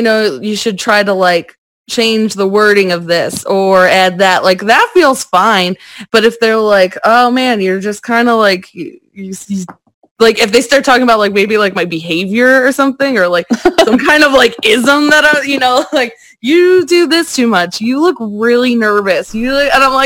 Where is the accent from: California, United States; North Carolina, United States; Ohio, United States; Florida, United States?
Ohio, United States; Grafton; I said I was from Cleveland, so you know what I'm talking, I know what you're talking about.